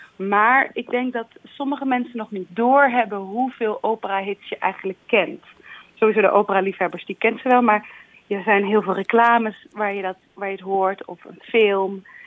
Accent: North Brabant, Netherlands; Ik ben zelf, kom ik ook uit Brabant.

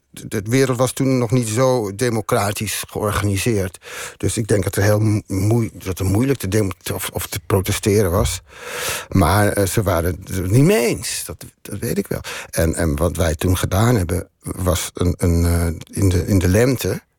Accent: Amsterdam, North Holland, Netherlands; Maar bij Amsterdam, wij komen uit Amsterdam.

